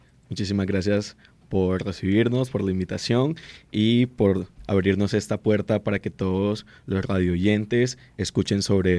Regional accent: Barranquilla, Atlántico, Colombia; now in Bucaramanga, Colombia; Yo vengo de la ciudad de Barranquilla, he tenido la oportunidad de trabajar en Bogotá, también en Medellín, en Cali y en otras ciudades.

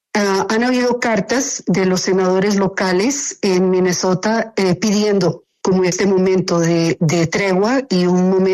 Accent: Pasto, Nariño, Colombia; moved away as an adult; yo soy pastusa. Yo nací en Pasto y crecí en Pasto. Sí, salí de Pasto a los 23 años.

